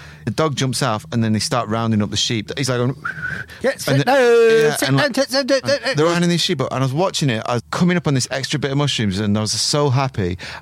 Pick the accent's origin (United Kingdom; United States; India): United Kingdom; Eltham, London; I'm from Eltham. Stood there in your little shorts.